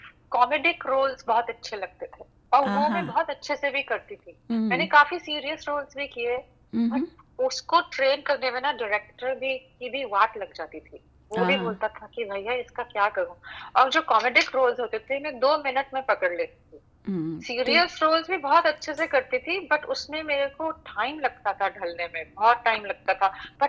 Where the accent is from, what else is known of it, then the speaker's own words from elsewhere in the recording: India; accent: Indian; moved away; ऐसे ही साउंड करते थे हम लोग, जैसे हमारा एक्सेंट है, यू नो, इंडियन एक्सेंट कैसे होता है।